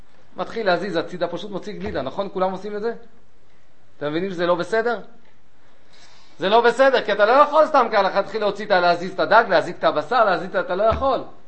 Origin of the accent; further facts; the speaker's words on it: Tel Aviv, Tel Aviv District, Israel; אני גדלתי בתל אביב, עיר החתולים